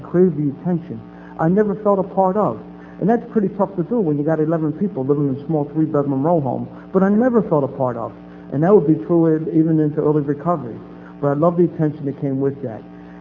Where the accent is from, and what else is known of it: Philadelphia, Pennsylvania, United States